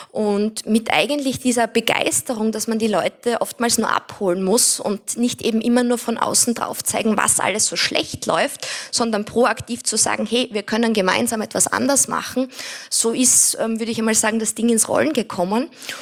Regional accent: Styria, Austria; Ich bin selbst in der Steiermark am Land aufgewachsen

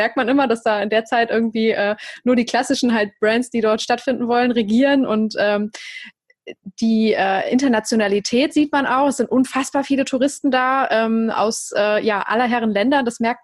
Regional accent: Cologne, North Rhine-Westphalia, Germany; das mit der Gamescom zum Beispiel kann ich jetzt als Kölnerin einfach super beschreiben

